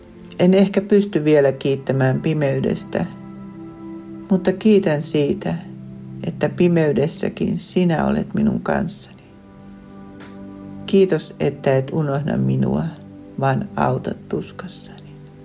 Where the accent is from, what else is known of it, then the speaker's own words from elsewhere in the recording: Lapland, Finland; born there; Johtuneeko siitä, että olen syntynyt Lapissa syksyllä, kun ruska saa luonnon hehkumaan kauneimmillaan?